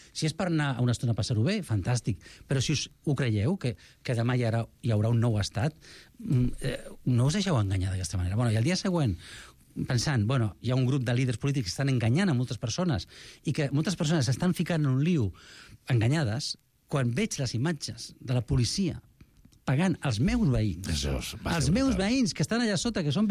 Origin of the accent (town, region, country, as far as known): Barcelona, Catalonia, Spain